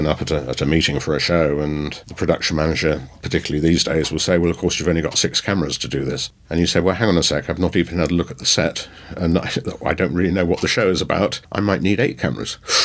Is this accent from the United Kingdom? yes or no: yes; Chichester, South East England, United Kingdom; And I was born and bred in Chichester, which is a cathedral city again, like St Albans.